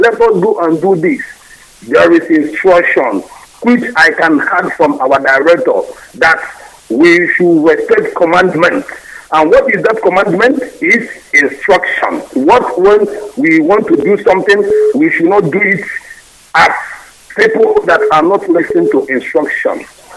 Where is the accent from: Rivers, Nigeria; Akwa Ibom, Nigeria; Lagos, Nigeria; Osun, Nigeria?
Akwa Ibom, Nigeria; Uyo; now in Rabat, Morocco; I'm from Akwa Ibom. Uyo local government. Ikot.